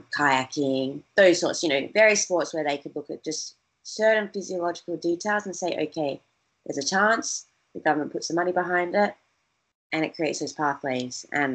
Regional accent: South Australia, Australia; growing up in Australia, kicking around on bikes

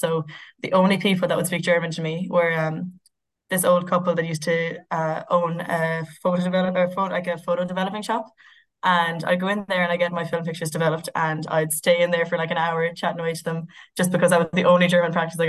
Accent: Athenry, Connacht, Ireland; also born or lived in Cologne; now in Amsterdam, Netherlands; I'm 22. I'm from Athenry in County Galway. I grew up on a dairy farm. I studied Commerce with German in UCD, spent a year living in Cologne, and now I'm working with Board Bia based in the Amsterdam office.

